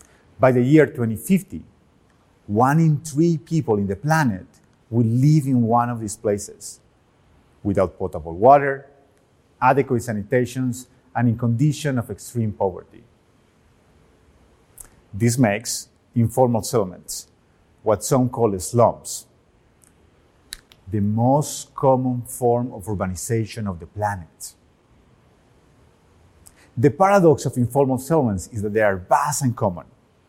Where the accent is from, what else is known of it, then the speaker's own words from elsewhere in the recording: Medellin, Antioquia, Colombia; When I was 6 years old, growing up in Medellin, Colombia, I made one of the most impactful decisions of my life.